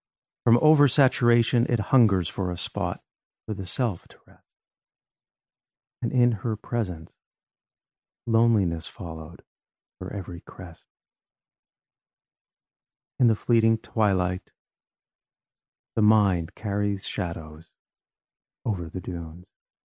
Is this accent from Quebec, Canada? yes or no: yes; Montreal, Quebec, Canada; born there; Yes, and I was born in Montreal.